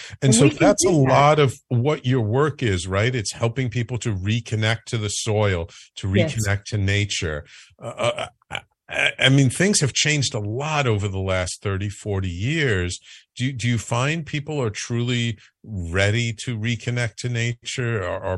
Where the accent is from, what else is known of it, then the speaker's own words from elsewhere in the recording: Bronx, New York, United States; because I grew up in the Bronx